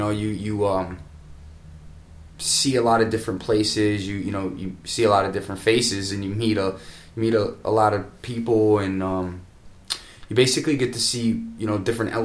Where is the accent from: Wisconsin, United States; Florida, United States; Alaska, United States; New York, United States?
New York, United States; Buffalo; I came out here from Buffalo, and, you know, just things were tough out there.